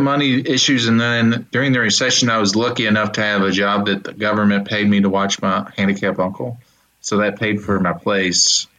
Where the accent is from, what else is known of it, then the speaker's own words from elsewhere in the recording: Louisville, Kentucky, United States; born there; So I was born in Louisville, Kentucky.